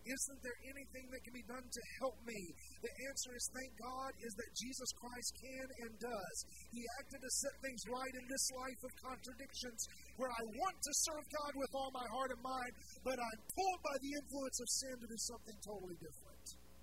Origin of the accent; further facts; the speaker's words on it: Buenos Aires, Argentina; I grew up in Buenos Aires